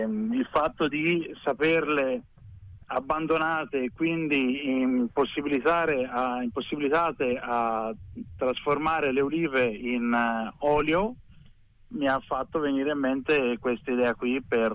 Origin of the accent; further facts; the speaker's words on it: Pistoia, Tuscany, Italy; ho 30 anni, sono di Pistoia